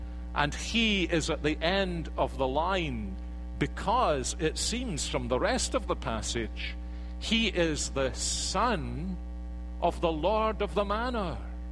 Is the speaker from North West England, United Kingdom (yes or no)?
no; Scotland, United Kingdom; Now, I'm British. I know I'm not English, and it's not quite the same thing to be Scottish.